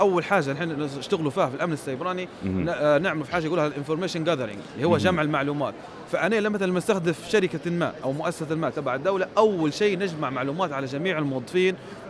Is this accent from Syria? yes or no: no; Libya; now in Tunisia; ونفس الشيء موجود عندنا في ليبيا